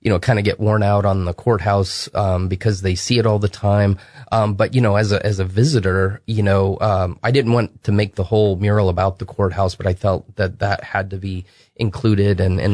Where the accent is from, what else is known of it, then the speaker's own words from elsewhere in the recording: Galesburg, Illinois, United States; born there; I was born in Galesburg, but, and I'm familiar with Knoxville, but don't know all the history.